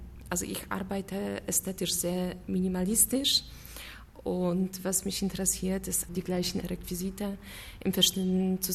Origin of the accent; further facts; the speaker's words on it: Poland; German is a second language; now in Germany; Leider kann ich mich überhaupt nicht damit identifizieren, was im Moment in meiner Heimat abläuft. Ich habe immer wieder in Polen gearbeitet.